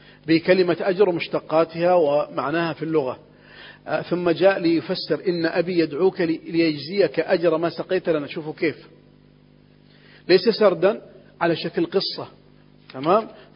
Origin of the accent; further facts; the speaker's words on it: Riyadh, Riyadh Province, Saudi Arabia; هناك دار خيرية عندنا في الرياض